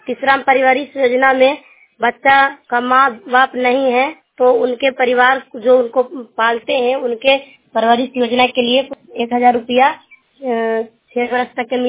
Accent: Chorogaon, Bihar, India; मैं north block चोरोगांव जिला नालंदा के रहने वाली हूँ

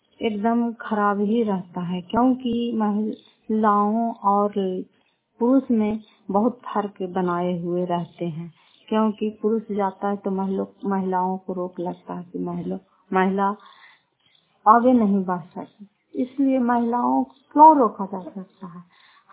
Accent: Fatehpur, Bihar, India; घर फतेहपुर, पंचायत मकौता, जिला नालंदा और कराय पासराय की निवासी, कराय पासराय प्रखंड की निवासी हूँ।

